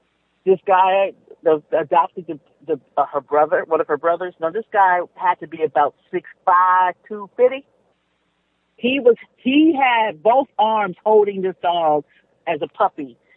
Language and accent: English; California, United States; We're from California.